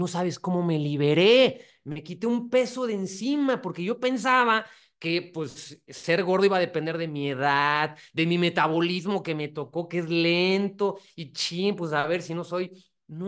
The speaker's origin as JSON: {"language": "Spanish", "country": "Mexico", "tie": "born there", "said": "Entonces, sí, vivo en México, aquí nací, pero yo entiendo que mi cultura, que mi sangre, que mi pueblo es todo Latinoamérica, ¿no?"}